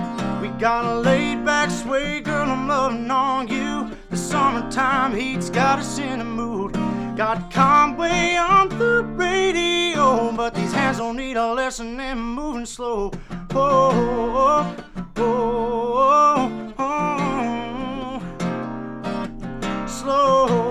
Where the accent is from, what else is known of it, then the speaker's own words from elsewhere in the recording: Lethbridge, Alberta, Canada; Born and raised in Lethbridge, Alberta.